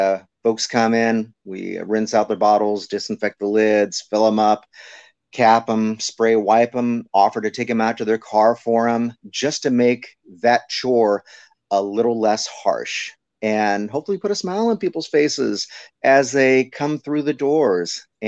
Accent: Stockton, California, United States; Yeah, I'm actually born and raised in Stockton, went to Stagg High School and went to UC Davis, graduated in 86.

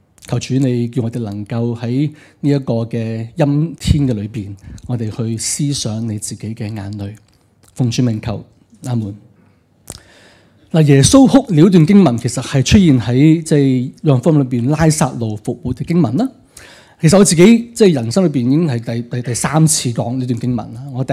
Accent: Hong Kong; 我們香港人其實都不是太過願意來到去喊的民族來的

